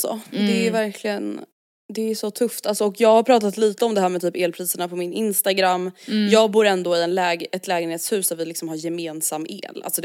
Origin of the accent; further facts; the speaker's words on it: Stockholm, Stockholm County, Sweden; Alltså jag tänker typ så här, vi är uppvuxna i Stockholm.